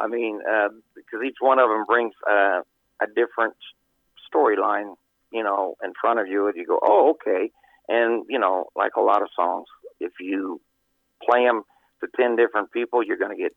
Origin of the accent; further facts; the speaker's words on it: Illinois, United States; I'm originally from Central Illinois, so my stepfather, we were the church band, and I self-taught myself how to play the drums